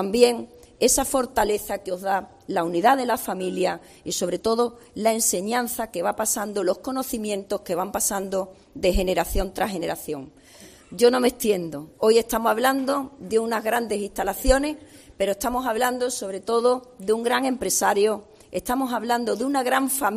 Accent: Jerez de la Frontera, Andalusia, Spain; Y los que somos de Jerez sabemos de lo que estamos hablando

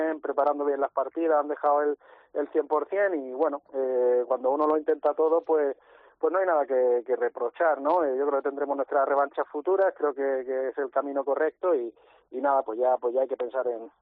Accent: Granada, Andalusia, Spain; yo soy andaluz también, soy granadino

